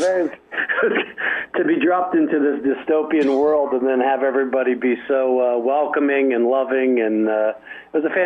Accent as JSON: {"language": "English", "town": "Washington", "region": "District of Columbia", "country": "United States", "tie": "born or raised there", "also_born_or_lived": "Alexandria, Virginia", "said": "So I grew up in Washington, D.C. and Alexandria, Virginia."}